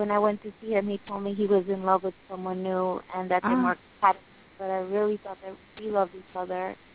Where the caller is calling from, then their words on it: Long Island, New York, United States; I'm calling from New York, from Long Island, New York.